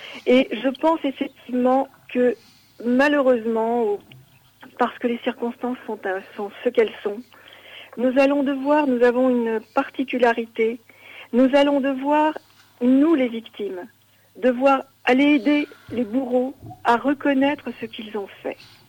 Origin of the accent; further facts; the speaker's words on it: France; born there; moi, je suis née en France de parents issus